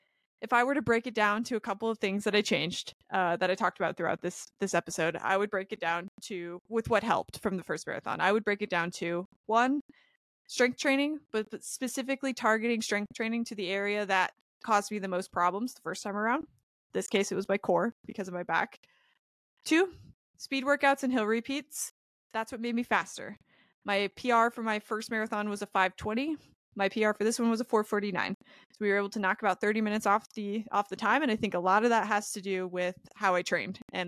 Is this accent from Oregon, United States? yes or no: yes; Cottage Grove, Oregon, United States; I'm from the West Coast originally. I lived grew up in a little town called Cottage Grove, which is 20 minutes south of Eugene. And So I'm really excited to run in my home state.